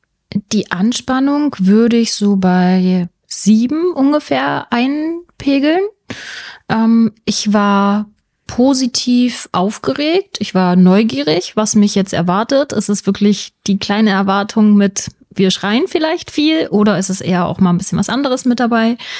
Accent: Magdeburg, Saxony-Anhalt, Germany; Ich komme auch aus Magdeburg.

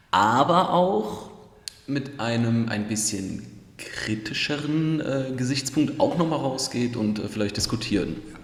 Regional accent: Krefeld, North Rhine-Westphalia, Germany; also born or lived in Düsseldorf; Ich komme gebürtig aus Krefeld. Das ist bei Düsseldorf die Ecke. Also ja. In Düsseldorf geboren, in Krefeld aufgewachsen.

